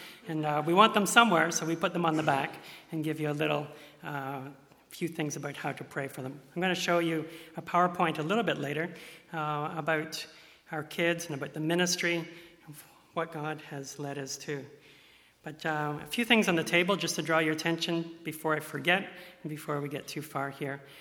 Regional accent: Mount Forest, Ontario, Canada; I'm a local boy. I grew up in Mount Forest, as some of you know. I went to Kenilworth Public School and then came to Mount Forest Public School for grade 7 and 8, and then went off to Norwell High School.

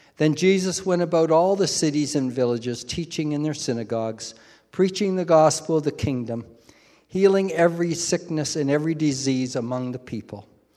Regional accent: Hamilton, Ontario, Canada; I remember as a boy, because I grew up in Hamilton

